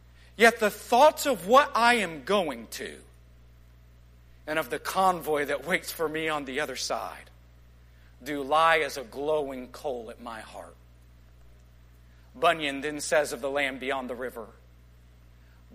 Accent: Texas, United States; I grew up in West Texas, and it really does have its own unique beauty.

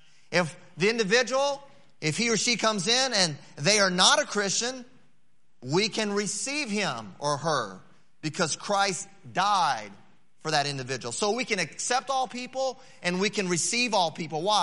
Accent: Belmont, North Carolina, United States; also born or lived in California; In the middle of my second grade year, my family and I, we moved from California to North Carolina. And that's where I grew up. I grew up in a little town called Belmont, just right outside of Charlotte.

